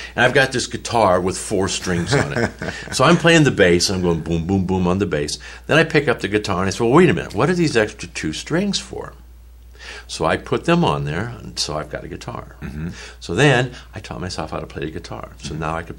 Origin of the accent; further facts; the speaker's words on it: St. Louis, Missouri, United States; also born or lived in Springfield, United States; now in Nashville, United States; I'm a St. Louis boy. I grew up in St. Louis, lived there for 20 years, moved to Springfield, Missouri